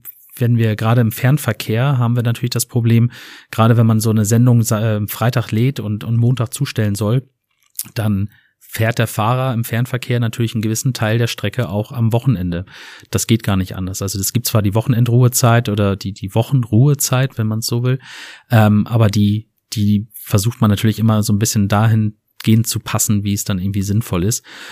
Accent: Lower Saxony, Germany; Ich meine, ich bin Niedersachse

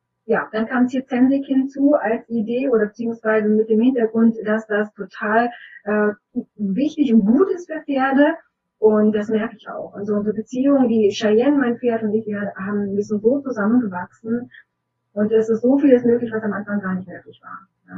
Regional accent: Bielefeld, North Rhine-Westphalia, Germany; ich komme aus Bielefeld, also Nordrhein-Westfalen.

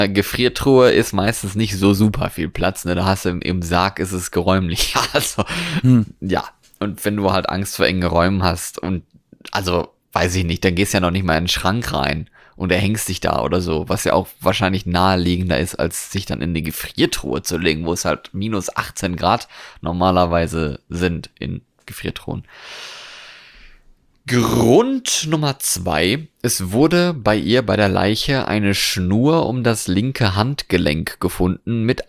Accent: Bergen, Vestland, Norway; moved away; Ich habe jetzt hier wieder mal einen Fall aus meiner alten Heimat mitgenommen. Nicht aus Bergen direkt, aber aus Norwegen.

